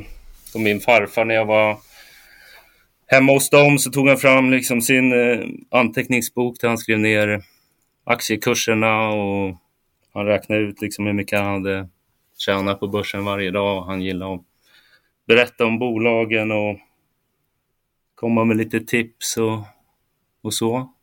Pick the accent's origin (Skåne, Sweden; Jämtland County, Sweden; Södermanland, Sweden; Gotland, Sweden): Södermanland, Sweden; Katrineholm; now in Stockholm, Sweden; som du sa så är jag uppväxt i Katrineholm i Sörmland.